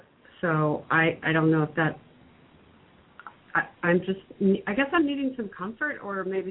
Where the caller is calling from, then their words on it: Oregon, United States; I'm calling from Oregon.